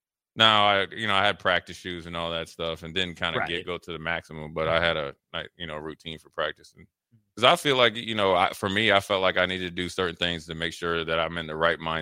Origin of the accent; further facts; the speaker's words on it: Washington, District of Columbia, United States; No, we played in my hometown, Washington Redskins at the time.